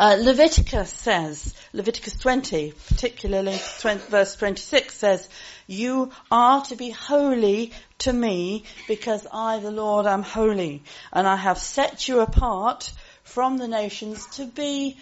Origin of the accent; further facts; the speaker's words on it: United Kingdom; born there; It's one of the ways that I prove that I'm British, but I'm British because I was born here.